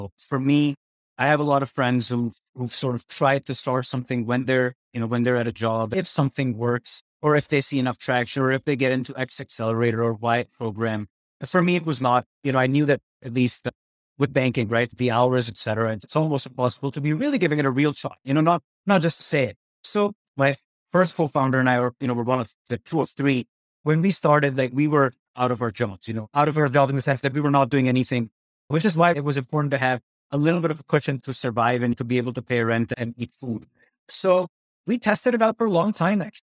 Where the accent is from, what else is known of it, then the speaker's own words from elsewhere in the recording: India; moved away as an adult; also born or lived in United States; So my background, you know, I grew up in India, and then I moved to the US for my undergrad.